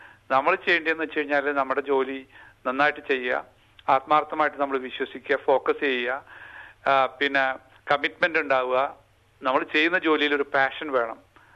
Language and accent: Malayalam; Kodungallur, Kerala, India; അപ്പൊ ഞാൻ കൊടുങ്ങല്ലൂർ എന്നാണ് എന്റെ സ്വദേശം. അപ്പൊ ചെറുപ്പത്തിലെ തന്നെ നമ്മൾ ഒരു കാർഷിക കുടുംബത്തിൽ നിന്നാണ് വരുന്നത്.